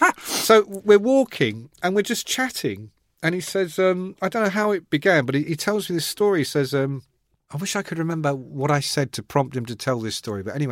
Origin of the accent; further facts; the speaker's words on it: Ireland; I can't. Fuck me. I'm Irish.